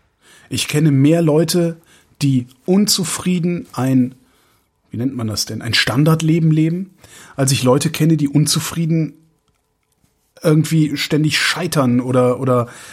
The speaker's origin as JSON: {"language": "German", "town": "Cologne", "region": "North Rhine-Westphalia", "country": "Germany", "tie": "born or raised there", "lives_now": "Berlin, Germany", "said": "Weil es halt auch meine Heimatstadt ist. Aber dann denke ich halt auch wieder, naja, wenn ich schon in einer Großstadt wohne, dann kann ich auch in Berlin wohnen bleiben."}